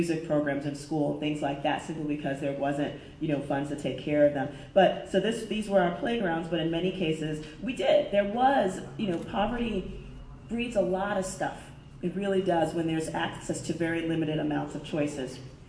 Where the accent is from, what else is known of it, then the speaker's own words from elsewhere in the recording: New York City, New York, United States; You know, and I'm from the South Bronx, it's one of the poorest congressional districts in the country, in my country